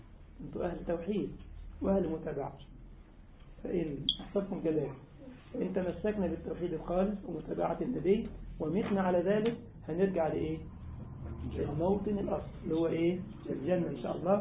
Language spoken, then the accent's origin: Arabic; Egypt; وطبعا زول عندهم زي يا راجل عندنا في مصر او يا اخي